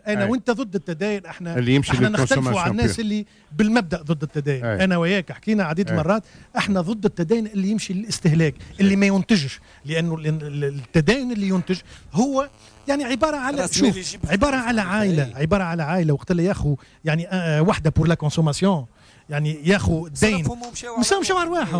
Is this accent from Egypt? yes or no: no; Tunisia; ورينا احنا ثوره تونسيه انه يعني العرب ككل يتوقون يعني الحريه والتعدد والانفتاح على العالم